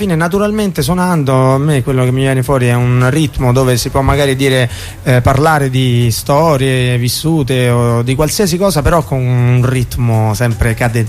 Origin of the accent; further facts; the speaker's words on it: Rome, Lazio, Italy; Io sono di Roma, sono cresciuto qua e mi sento abbastanza un metropolitano, sì, una persona metropolitana